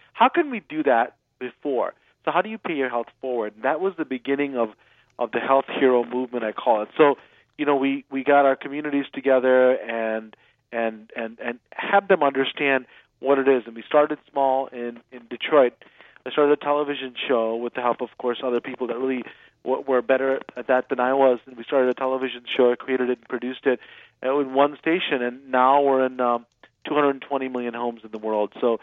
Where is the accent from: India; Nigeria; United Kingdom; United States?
India; born there; So I was about 6 years old, I think, 6 years old, I was in India. I was born in India, and I was 6